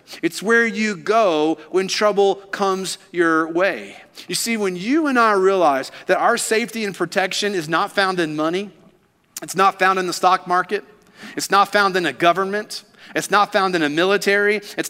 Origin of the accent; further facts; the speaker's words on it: Kentucky, United States; You see, growing up in Kentucky, I always assumed that the tornadoes only took place in the Midwest, in that tornado alley of Kansas, Texas, just all up in that area. But then I moved here and I realized, oh, Alabama is a tornado gathering place.